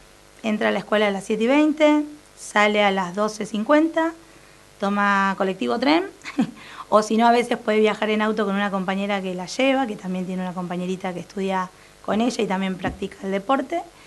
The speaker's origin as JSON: {"language": "Spanish", "town": "Quilmes", "region": "Buenos Aires Province", "country": "Argentina", "lives_now": "Avellaneda, Argentina", "said": "él es de Dock Sud, yo no, yo soy de Quilmes. Después, bueno, nos conocimos, vine a vivir acá, a Avellaneda."}